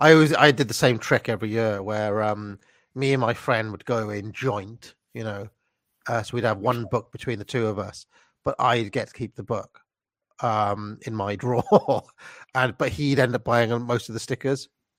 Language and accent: English; Wales, United Kingdom; And I, you know, growing up in Wales, I found that pretentious in the extreme.